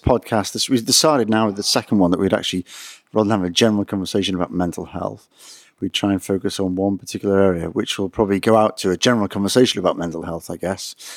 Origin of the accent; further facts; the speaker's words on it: Liverpool, North West England, United Kingdom; now in Derby, United Kingdom; I'm originally from Liverpool, but now live in lovely Derby